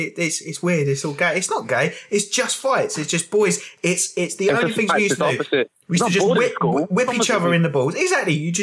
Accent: Windsor, South East England, United Kingdom; I mean, I grew up in Windsor, so it's not really, you know

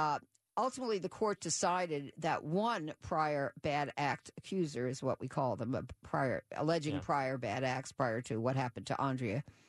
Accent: Philadelphia, Pennsylvania, United States; which is near Philadelphia. My hometown.

